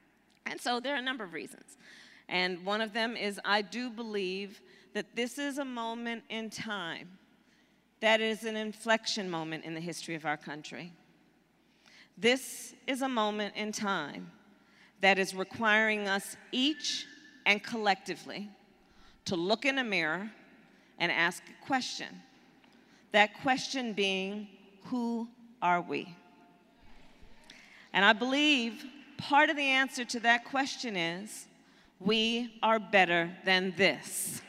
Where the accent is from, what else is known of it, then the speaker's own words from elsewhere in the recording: Oakland, California, United States; It was literally 7 weeks ago today that we announced our campaign in my hometown of Oakland, California.